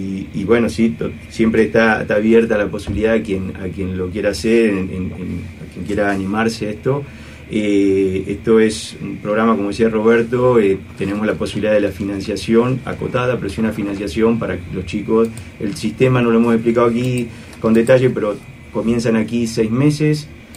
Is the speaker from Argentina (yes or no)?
yes; Olavarría, Buenos Aires Province, Argentina; moved away as an adult; now in Tucumán, Argentina; Yo no soy de Tucumán, soy de Olavarría, de la provincia de Buenos Aires. Uh-huh. Vine aquí allá hace unos años, año 97, vine a hacer una maestría en estructura.